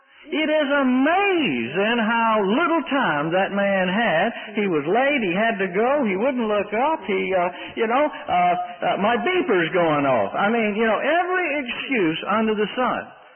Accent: Mississippi, United States; now in Canada; I think just out of courtesy for some of you who wonder what I'm doing from Mississippi in Ontario

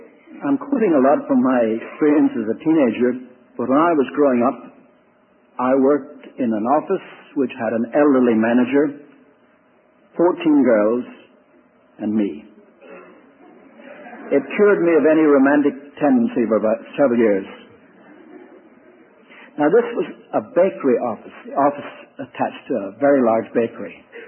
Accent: Ireland; When I was growing up in Ireland

